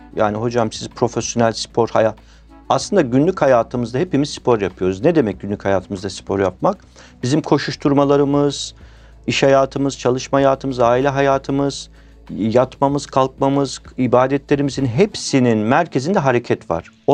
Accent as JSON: {"language": "Turkish", "region": "Black Sea Region", "country": "Turkey", "said": "Nerelisin dedi bana, Karadenizliyim deyince."}